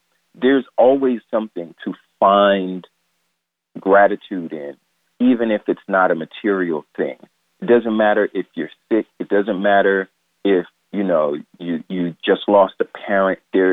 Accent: New York, United States; Growing up in New York in the 90s and early 2000s, you know, smiling was seen as soft.

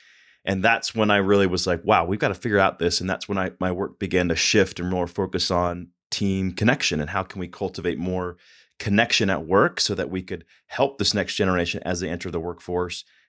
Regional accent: Denver, Colorado, United States; also born or lived in Ohio / Atlanta; Yeah, I grew up in Denver, Colorado, went to Miami University in Ohio, and I studied entrepreneurship.

